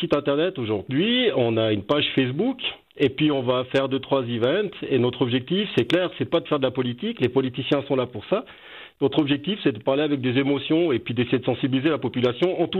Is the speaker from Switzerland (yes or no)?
yes; Valais, Switzerland; on est Valaisan.